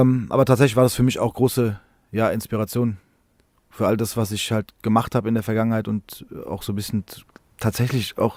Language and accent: German; Frankfurt, Hesse, Germany; Ich habe es jetzt nach Kronberg geschafft, endlich. Aber tatsächlich, nee, ich bin in Frankfurt geboren, also in Rödelheim, um genau zu sein, und da auch aufgewachsen. Und also ich bin wirklich nie aus Frankfurt weg gewesen, außer zum Urlaub.